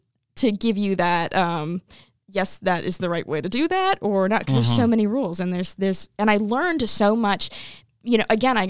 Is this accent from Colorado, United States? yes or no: no; Tampa, Florida, United States; growing up in Tampa and watching theater in Tampa are people that I knew and was familiar